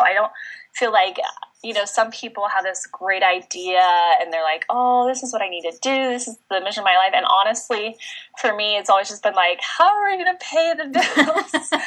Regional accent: San Diego, California, United States; So I grew up in California, as Jessica said, in San Diego, and then I ended up going to college at BYU in Utah

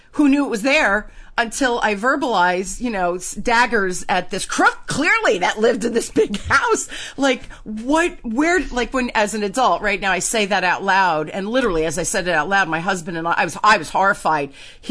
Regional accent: Newark, New Jersey, United States; I realized when I was a little girl, I grew up in Newark.

